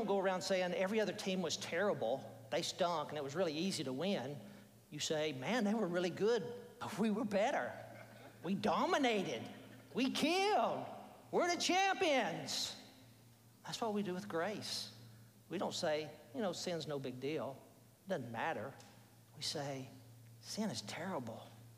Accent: Alabama, United States; It's kind of like, I'm from Alabama, and I'm an Alabama fan, so I know a little bit more about football championships than people from Kentucky.

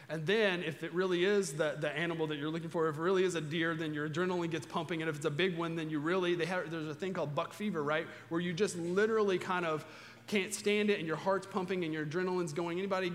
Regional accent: Kentucky, United States; Yeah, we're mostly from Kentucky, so we get that.

